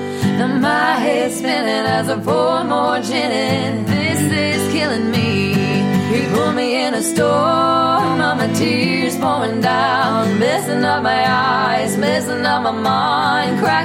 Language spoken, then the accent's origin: English; Midwest, United States; Got its name because we are originally from the Midwest.